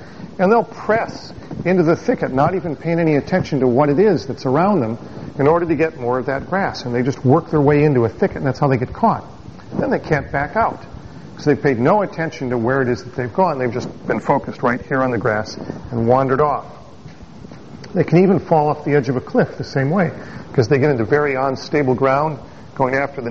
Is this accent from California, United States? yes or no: no; Bellwood, Illinois, United States; I was raised in Bellwood in Elmhurst